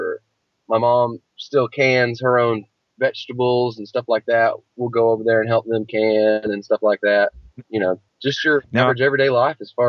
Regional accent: Appalachia, United States; I grew up in Appalachia.

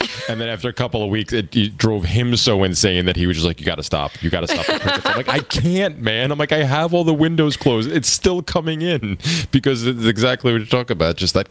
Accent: Pennsylvania, United States; Because my whole family's from here, so when I grew up in Pennsylvania, we used to come up here a lot to visit the family and stuff.

